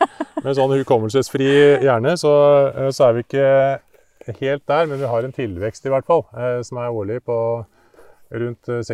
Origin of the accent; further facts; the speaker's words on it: Lommedalen, Akershus, Norway; Jeg kommer fra Lommedalen. Når jeg vokste opp, så var det jo tømmerhoggere halvparten av dem.